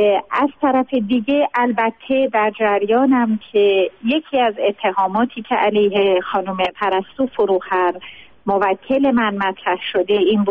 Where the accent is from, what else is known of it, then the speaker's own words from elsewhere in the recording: Iran; چون هر دوی ما ایرانی هستیم